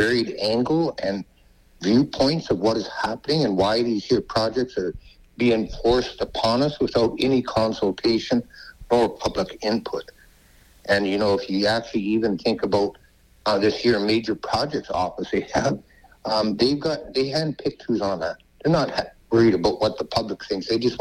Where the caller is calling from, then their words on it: British Columbia, Canada; I am from the Tsayu, the Beaver Clan of the Wet'suwet'en, and I'm calling from my home here in Tekia, Igalgan.